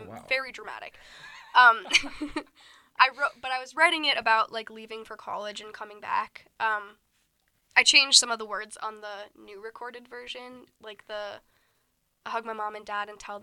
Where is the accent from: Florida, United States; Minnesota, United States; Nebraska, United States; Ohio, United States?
Minnesota, United States; Rosemount; I grew up in Rosemount